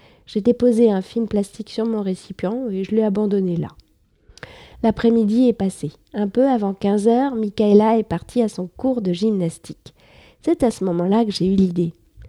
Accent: France; now in Paris, France; Je suis française, j'habite près de Paris

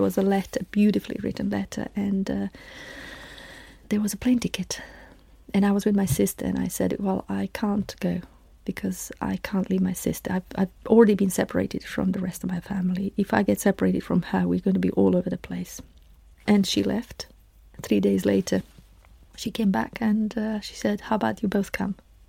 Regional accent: Bosnia & Herzegovina; I've actually walked into someone's office and said, I come from Bosnia. I need education.

